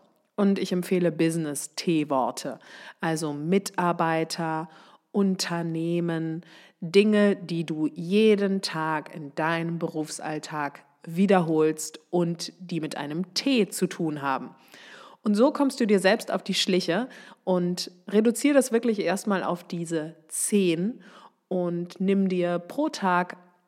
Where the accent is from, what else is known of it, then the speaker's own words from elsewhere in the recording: Baden-Württemberg, Germany; accent: Swabian; Also bin ich regional unterwegs, natürlich packe ich da meinen Dialekt aus. Da bitte ganz tiefes, breites Schwäbisch.